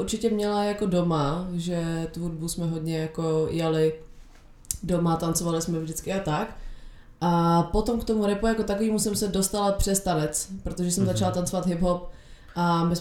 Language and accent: Czech; Hradec Králové, Hradec Králové Region, Czechia; now in Prague, Czech Republic; já jsem z Hradce Králové, takže tam jsem tancovala v Energy 49, pak v T-Bassu, pak ve Steels a pak jsem se přestěhovala do Prahy